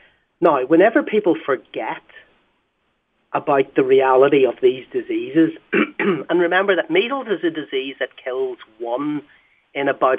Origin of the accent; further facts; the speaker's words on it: Northern Ireland, United Kingdom; It's actually Northern Ireland